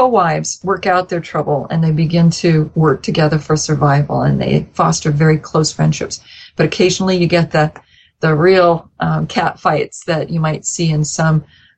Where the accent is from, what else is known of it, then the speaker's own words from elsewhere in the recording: Vernon, Utah, United States; I come from Vernon, and so what you do is, gosh, don't you go through, it's been years since I've done this, but you go across the desert and from Utah Valley west